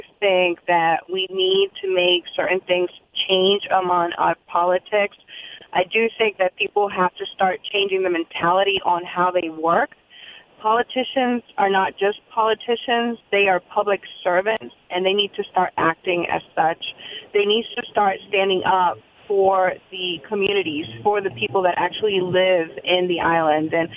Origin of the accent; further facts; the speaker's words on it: Massachusetts, United States; also born or lived in Mayagüez, Puerto Rico; I am born in Mayagüez, Puerto Rico. I grew up in Massachusetts